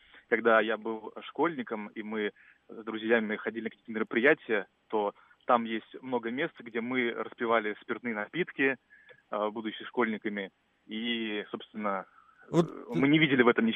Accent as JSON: {"language": "Russian", "town": "Bryansk", "region": "Bryansk Oblast", "country": "Russia", "lives_now": "Moscow, Russia", "said": "я из Брянска, но живу в Москве."}